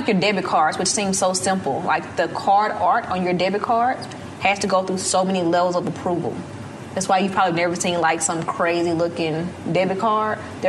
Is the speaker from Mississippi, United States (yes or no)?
yes; Terry, Mississippi, United States; moved away; So I'm from Terry, Mississippi.